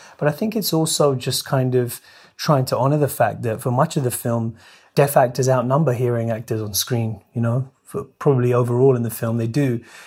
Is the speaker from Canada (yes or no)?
no; United Kingdom; Then in the 90s, I'm British Pakistani. Post 9/11, I'm British Muslim. Now I just would say I'm British because this is what British looks like.